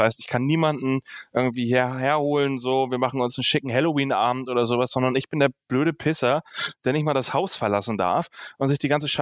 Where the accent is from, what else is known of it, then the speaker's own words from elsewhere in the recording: Northern Germany, Germany; Ey, ich komme aus dem Norden. Es ist Wunder, wenn hier mal die Sonne scheint.